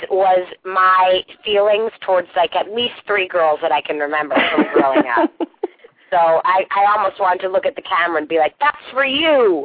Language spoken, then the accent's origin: English; the North, United States; because I'm from the North, so I'm not from the South, so I think that the more Southern the phrases are, the more I love them.